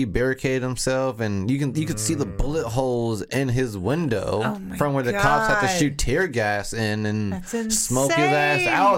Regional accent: Washington, District of Columbia, United States; Growing up in Washington, D.C.

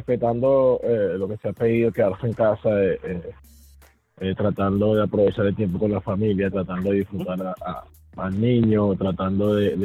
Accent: Venezuela; en mi caso, que soy venezolano

